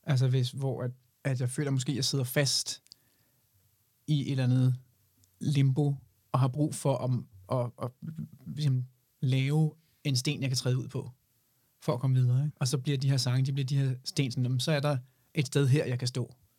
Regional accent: Fredensborg, Capital Region of Denmark, Denmark; also born or lived in Espergærde; Jeg boede på et tidspunkt, da jeg var 10, flyttede jeg fra Espergærde til Fredensborg. Men kom stadigvæk meget i Espergærde med de venner, jeg havde derfra.

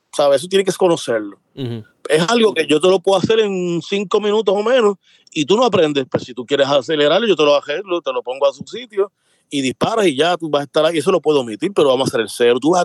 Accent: Puerto Rico; nosotros somos parte de Estados Unidos, un territorio. Sí. Y estamos defendiendo Puerto Rico también

